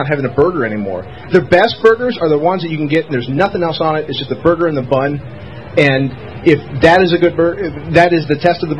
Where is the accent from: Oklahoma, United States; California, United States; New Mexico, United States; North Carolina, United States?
New Mexico, United States; No, I have an Hispanic background. I'm from New Mexico